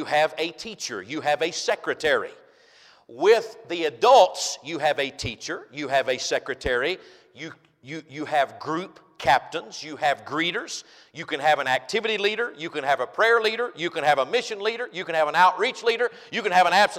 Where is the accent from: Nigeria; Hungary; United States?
United States; I am glad. I am proud. I am happy that I'm an American. And I'm glad I'm in this country, friends.